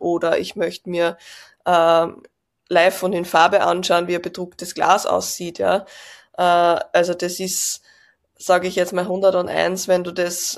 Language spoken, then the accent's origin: German; Austria; accent: Austrian; ich komme aus Österreich, wie man vielleicht auch am Dialekt ein bisschen hört